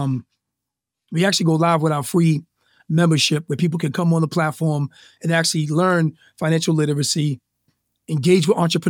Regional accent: Newport, Rhode Island, United States; born there; also born or lived in Brooklyn, New York; I was born in Newport, Rhode Island, and then Brooklyn's my second home, New York City.

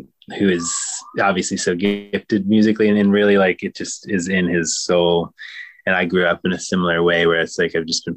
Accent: Ohio, United States; I'm obviously from Ohio, which is more, it feels like more East Coast in a way or something

